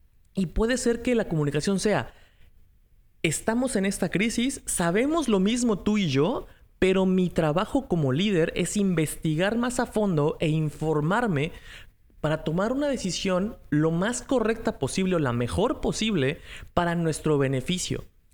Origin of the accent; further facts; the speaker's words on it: Mexico; now in United States; yo vivo en Estados Unidos y soy de México, entonces este tema para mí es como que una afectación doble